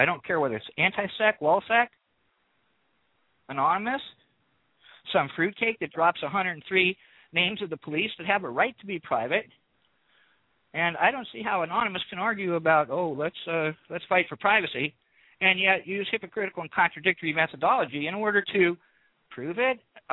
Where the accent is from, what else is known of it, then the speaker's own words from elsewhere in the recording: Berkeley, California, United States; hey, I'm from Berkeley. Okay, I'm a Berkeley 64.